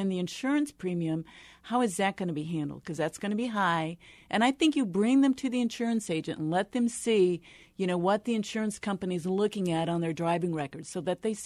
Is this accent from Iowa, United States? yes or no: yes; Iowa, United States; And I was from Iowa, so again, I, you know, pulled beans and things out of cornfields.